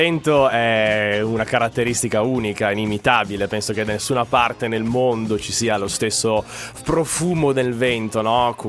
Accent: Milan, Lombardy, Italy; also born or lived in Liguria; io vabbè sono di Milano ma ho passato la mia adolescenza più o meno in Liguria, soprattutto nel periodo estivo

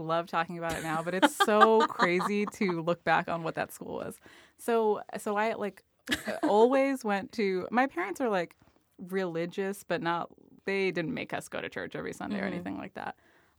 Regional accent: Springfield, Virginia, United States; also born or lived in Arlington; I grew up in Virginia, in Northern Virginia.

